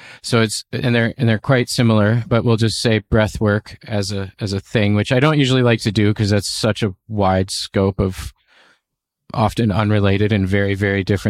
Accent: United States; you know, you're in the UK, I'm from the States.

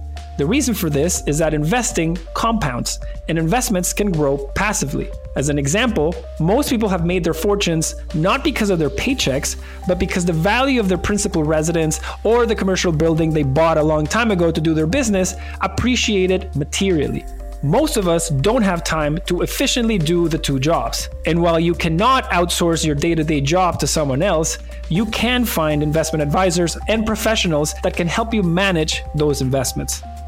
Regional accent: Venezuela; English is a second language; now in United States; growing up in Venezuela, my dad made me carry 100 bolivares always in my wallet.

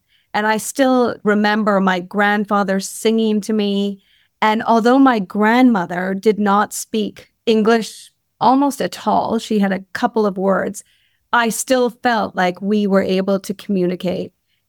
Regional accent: Montreal, Quebec, Canada; I was born in Montreal, Canada, and which is where I was born and raised.

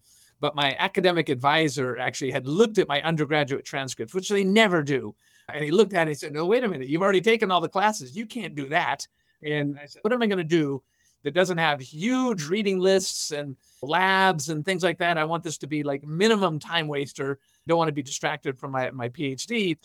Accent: California, United States; I was born and bred in Silicon Valley, back before it was Silicon Valley, one of the few.

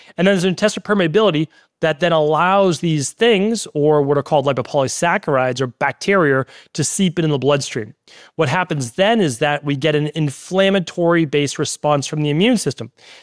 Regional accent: Medford, Massachusetts, United States; like I grew up in Medford, Massachusetts

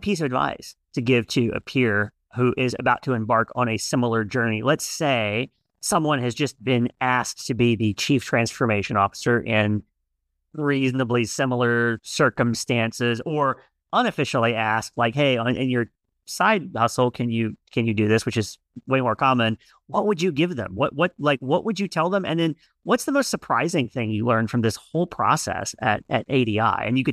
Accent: Louisiana, United States; I'm from Northwest Louisiana and grew up in Cowboys country and grew up hating them.

